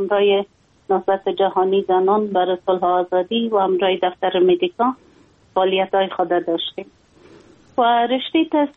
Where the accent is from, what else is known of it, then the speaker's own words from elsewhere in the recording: Afghanistan; ما یک خانم مسلمان هستم، از افغانستان هستم